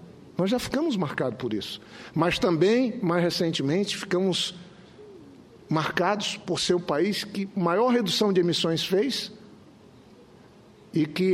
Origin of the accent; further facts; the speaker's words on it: Acre, Brazil; Eu venho do Acre, tenho uma relação de amizade com esses povos.